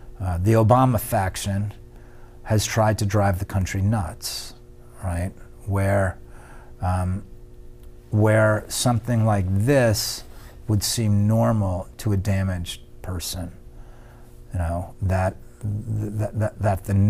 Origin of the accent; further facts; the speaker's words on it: New York City, New York, United States; for me, I grew up in New York City, and so, you know, I've been hearing Donald Trump's voice since I was a teenager